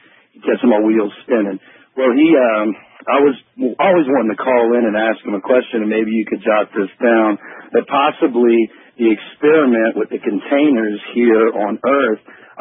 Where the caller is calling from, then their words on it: New Orleans, Louisiana, United States; I'm calling from New Orleans.